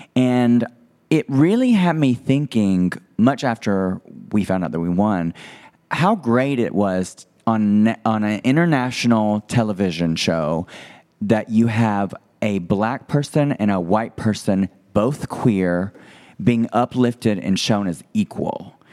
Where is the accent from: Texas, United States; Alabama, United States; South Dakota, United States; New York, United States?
Alabama, United States; it's like I'm from Alabama, girl, the country. I grew up in a town where we didn't even have a red light.